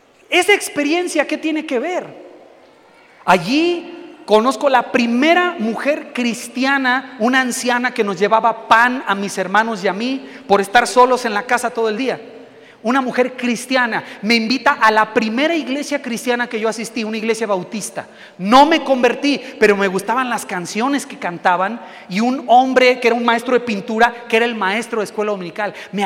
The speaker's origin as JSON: {"language": "Spanish", "region": "Mexico City", "country": "Mexico", "tie": "born or raised there", "also_born_or_lived": "Baja California", "said": "viviendo nosotros aquí en Ciudad de México, no muy lejos. Yo crecí unos años en Santa Anita."}